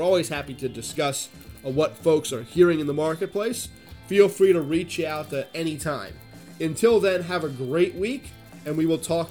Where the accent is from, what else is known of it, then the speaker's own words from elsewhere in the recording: Philadelphia, Pennsylvania, United States; There were snow flurries, snow showers up around my hometown of Philadelphia just the other day.